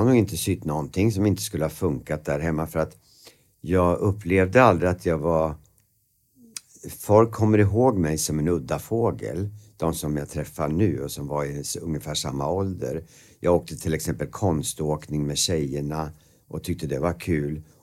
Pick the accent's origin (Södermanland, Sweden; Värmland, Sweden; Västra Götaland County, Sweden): Södermanland, Sweden; Eskilstuna; Alltså, det hade jag kunnat ha på mig hemma i Eskilstuna